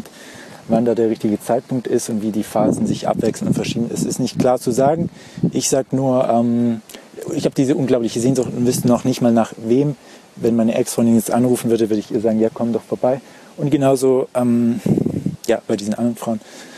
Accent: Baden-Württemberg, Germany; das sieht nicht so aus wie in meiner Heimat, was natürlich auch im schönen Württemberg liegt, aber eben nochmal ein Stück weiter weg und in einer kärgeren, eher klimatisch kühleren Region

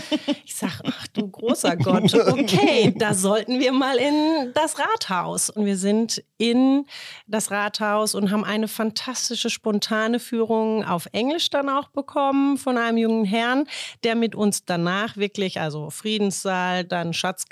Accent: Baden-Württemberg, Germany; now in Osnabrück, Germany; warum ich nach Osnabrück gekommen bin, aus dem Schwarzwald.

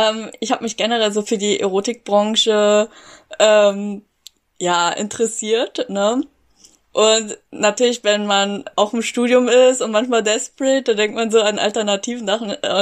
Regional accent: Berlin, Germany; Also, ich bin Berlin aufgewachsen. Ich würde mich jetzt auch als Berlinerin bezeichnen, weil ich länger als 10 Jahre hier lebe.

